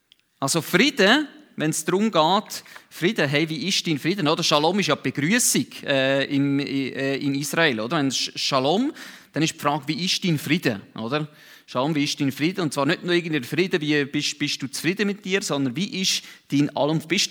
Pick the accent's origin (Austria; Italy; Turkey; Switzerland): Switzerland; Central Switzerland; Ich komme ja eigentlich aus der Innerschweiz und dort grüßt man sich nicht so auf der Straße.